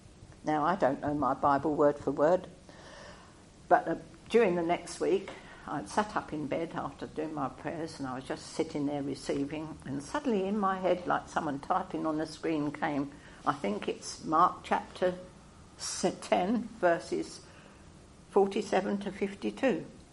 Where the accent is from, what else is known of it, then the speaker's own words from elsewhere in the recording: United Kingdom; I'm a woman. I'm British. I'm old. And I'm white.